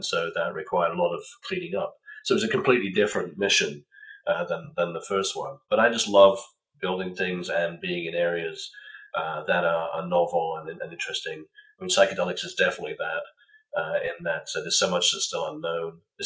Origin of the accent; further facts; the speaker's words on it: United Kingdom; moved away as an adult; You can probably tell from my accent, I grew up in the UK and spent the first part of my career there.